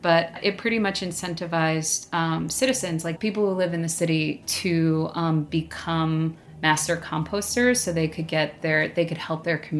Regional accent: Staten Island, New York, United States; P.S. I grew up in Staten Island, so I take that very personally.

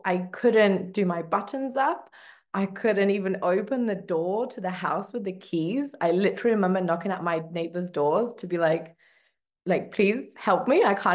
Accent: England, United Kingdom; also born or lived in Poland; now in Munich, Germany; I was born in Poland, raised in England, but I live in Munich, Germany.

